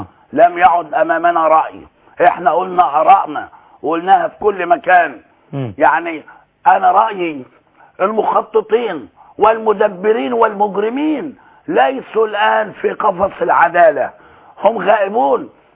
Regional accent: Port Said, Port Said Governorate, Egypt; احنا مع القاضي لكن لسنا مع ان يعتدى علينا، احنا مصريين زيهم

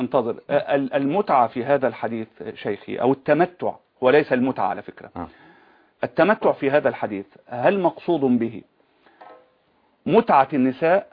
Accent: Egypt; يخصني أنا كمصري

